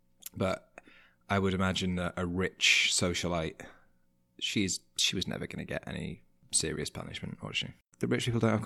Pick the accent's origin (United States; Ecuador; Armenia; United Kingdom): United Kingdom; Manchester, North West England; So I grew up in Manchester, in the northwest of England. And Manchester is kind of famous for rain. It rains 2/3 of the year.